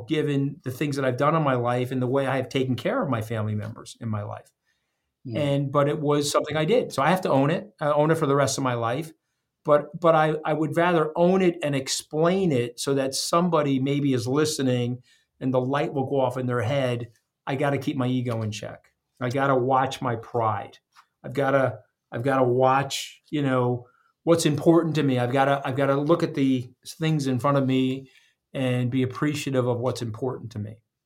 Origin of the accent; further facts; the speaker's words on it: New York, United States; I'm a blue-collar kid. I grew up on Long Island with no money.